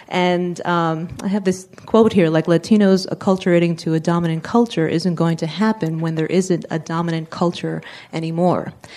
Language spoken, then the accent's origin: English; New York, United States; And I'm from New York, by the way, and so coming to L.A. is always really interesting